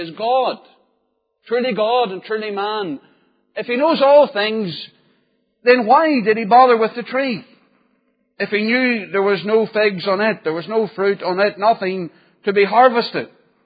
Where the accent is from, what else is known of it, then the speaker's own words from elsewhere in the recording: Northern Ireland, United Kingdom; I come from County Armagh, originally near Loch Gall, where there are many orchards.